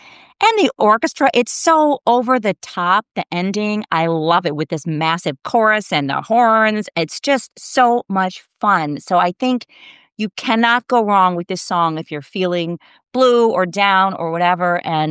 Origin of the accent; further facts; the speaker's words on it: Midwest, United States; I did not grow up in the East Coast. I grew up in the Midwest